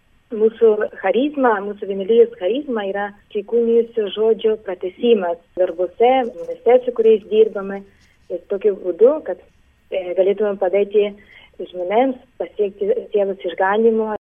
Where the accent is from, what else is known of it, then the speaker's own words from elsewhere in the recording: Ukraine; now in Lithuania; esu iš Ukrainos ir Lietuvoje jau gyvenu, darbuojusi 9 metus.